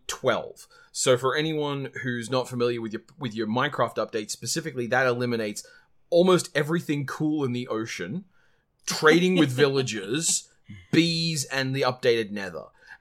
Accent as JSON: {"language": "English", "country": "Australia", "said": "I've never been to an in-person tournament, because I'm Australian."}